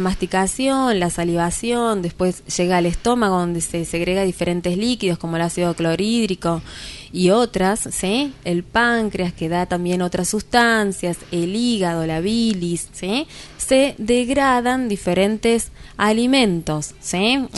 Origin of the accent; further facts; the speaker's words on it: Buenos Aires Province, Argentina; now in San Luis, Argentina; Buenos Aires, en la provincia de Buenos Aires. Estoy hace 12 años acá viviendo en San Luis.